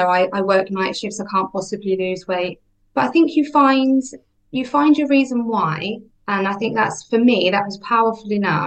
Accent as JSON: {"language": "English", "town": "Hereford", "region": "West Midlands", "country": "United Kingdom", "said": "from Hereford. I am no different from anyone else that walks into a group on whatever day."}